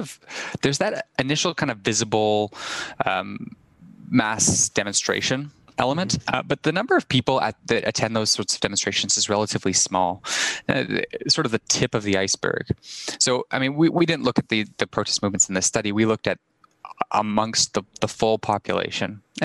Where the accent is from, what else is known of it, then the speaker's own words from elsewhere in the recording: Winnipeg, Manitoba, Canada; I mean, I'm originally from Winnipeg.